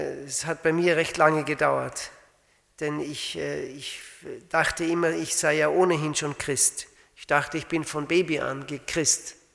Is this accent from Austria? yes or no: yes; Salzburg, Austria; Ich bin in Österreich aufgewachsen. Wir wohnten im Salzburger Land und ich kannte den Herrn nicht. Ich bin katholisch aufgewachsen